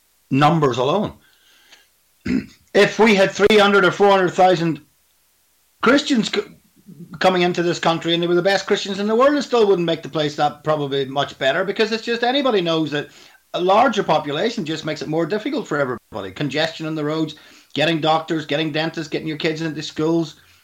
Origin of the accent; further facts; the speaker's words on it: Northern Ireland, United Kingdom; moved away; I mean, I'm not completely Irish. I'm half Irish, and I was brought up in Northern Ireland, was in the UK.